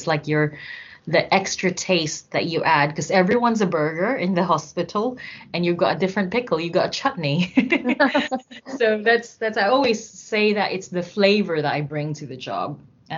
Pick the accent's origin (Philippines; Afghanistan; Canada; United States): Philippines; moved away as an adult; now in United Kingdom; To anyone listening right now, I'm from the Philippines. I've lived there until I was 26. I moved here to the UK at 26, 27, and then I worked in the NHS since then.